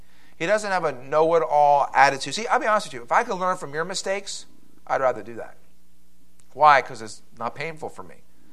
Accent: Philadelphia, Pennsylvania, United States; I'm from the East Coast. We're loud, kind of obnoxious. I'm sorry. Don't hold it against me. Amen? For being from Philadelphia.

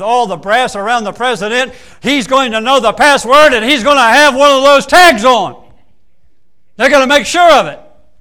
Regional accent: Fort Myers, Florida, United States; Cheryl and I grew up in Fort Myers, Florida. Fort Myers, Florida is on the Gulf Coast.

